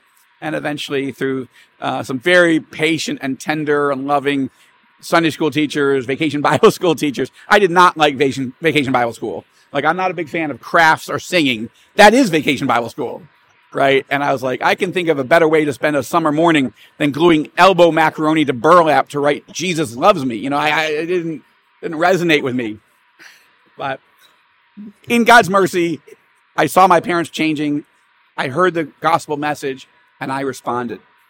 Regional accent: United States; I'm one of the few Jews that was born and raised in America that didn't get the financial gene, Susan.

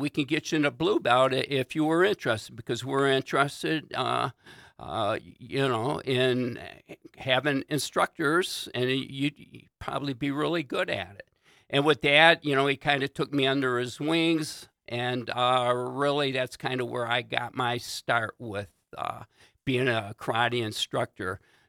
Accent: Warren, Michigan, United States; I grew up in Warren, Michigan, on the streets, and it was pretty wild and crazy back then, right?

